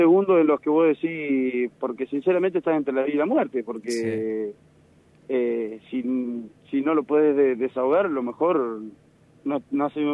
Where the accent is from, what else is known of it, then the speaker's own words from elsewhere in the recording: Embajador Martini, La Pampa, Argentina; yo iba a comprar a un local de acá de mi pueblo, acá en Embajador Martini